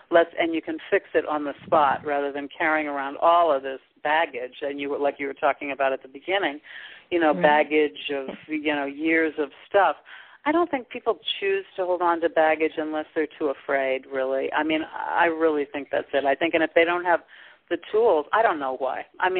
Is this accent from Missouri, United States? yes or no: yes; St. Louis, Missouri, United States; You know, I'm from St. Louis, Missouri, and one of the things people in Missouri is called the show me state.